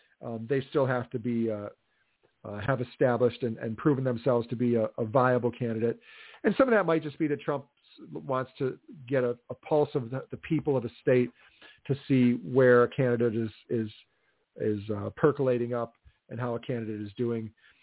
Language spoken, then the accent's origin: English; Delavan, Wisconsin, United States; my neighbor and his wife that lived next to where I grew up in Delavan, near my parents' house.